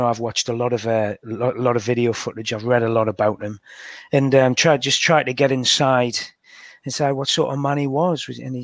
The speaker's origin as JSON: {"language": "English", "town": "Washington", "region": "North East England", "country": "United Kingdom", "tie": "born there", "accent": "County Durham twang", "said": "Well, not quite the next village. I was born in Washington, which is okay. Which is close to, like, it's about 15 miles from Langley, Sacriston."}